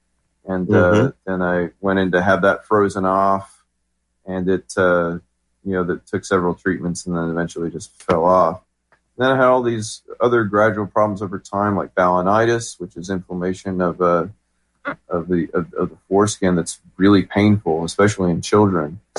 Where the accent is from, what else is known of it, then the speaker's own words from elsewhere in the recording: Albuquerque, New Mexico, United States; born there; Well, I'm 43 years old, and I was born in 1979 in Albuquerque, New Mexico.